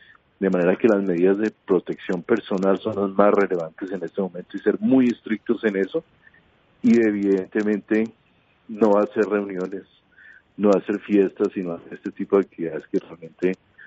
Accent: Colombia; y haré la cola como cualquier colombiano.

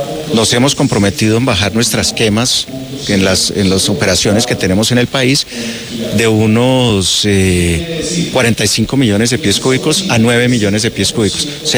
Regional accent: Colombia; es fundamental que como colombianos hagamos lo que sea oportuno y necesario

